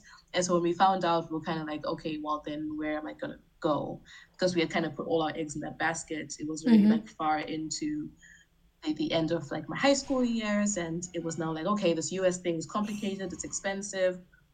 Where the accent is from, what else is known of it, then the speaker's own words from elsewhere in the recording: Botswana; also born or lived in Zimbabwe; I grew up in Botswana and Zimbabwe. Botswana was mostly my childhood. I was born in Zimbabwe, then moved to Botswana when I was like 4. Childhood there. Then I went back to Zimbabwe for most of high school.